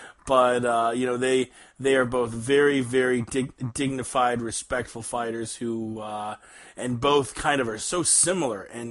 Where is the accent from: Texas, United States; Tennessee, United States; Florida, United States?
Florida, United States; I try and explain my home state of Florida like this.